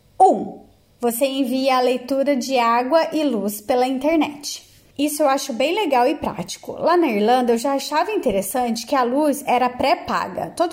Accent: Lorena, São Paulo, Brazil; now in Portugal; Mas tipo, de onde eu venho, em Lorena, tudo que você precisa fazer tem que ir no centro da cidade.

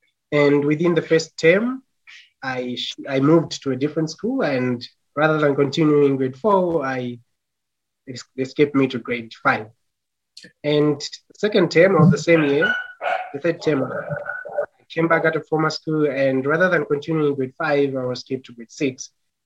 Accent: Zambia; English is a second language; And I'm from Zambia, Africa.

